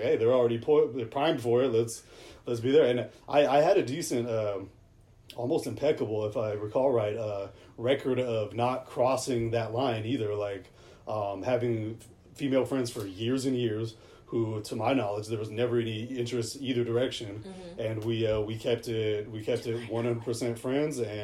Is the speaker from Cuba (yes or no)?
no; Seattle, Washington, United States; now in Long Beach, United States; that's all in my hometown in Seattle. And down here in Long Beach, those are all long distance friendships.